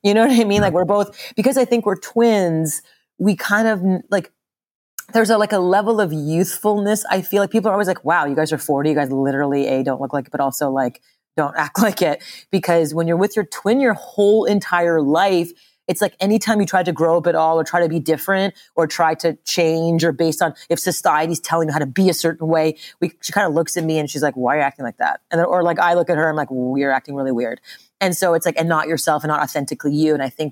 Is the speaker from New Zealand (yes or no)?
no; Montreal, Quebec, Canada; I grew up in Montreal, Canada, and my mother's Japanese, my father's from India.